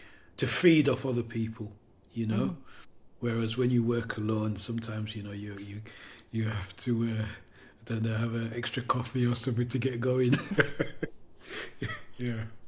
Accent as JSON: {"language": "English", "town": "Leeds", "region": "Yorkshire and the Humber", "country": "United Kingdom", "also_born_or_lived": "London", "said": "I'm from Leeds, which is in the north. Yeah. And so I've got a nucleus of people I work with up there. Prior to that, I was based in London. So that's the south."}